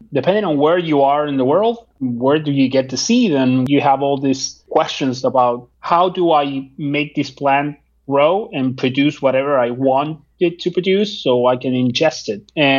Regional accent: Argentina; English is a second language; now in United States; I'm from Argentina and I've traveled around the world.

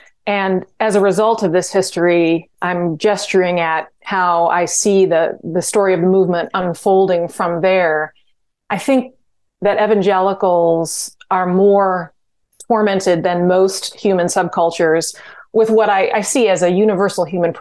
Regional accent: Glen Ellyn, Illinois, United States; when I grew up in DuPage County in Glen Ellyn, my parents' experience of it was that it became more Republican and more conservative evangelical

